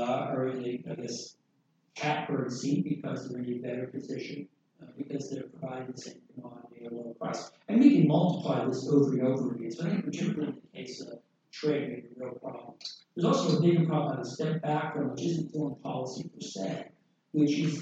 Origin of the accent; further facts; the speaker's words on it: New England, United States; Likewise, I'm from New England, and I grew up eating lobster, one of the people that hurt by Trump on the trade front in Maine lobster.